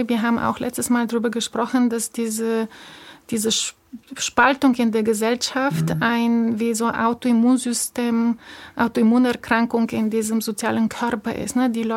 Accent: Bulgaria; moved away as an adult; ich bin 78 in Bulgarien geboren. Ich war 11, als die Wende kam. Mit 21 habe ich das Land verlassen.

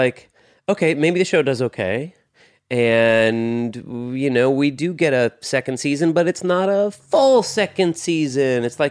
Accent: United States; Because we grew up right outside New York City, a lot of the other girls, their moms started taking them in and get agents and managers.

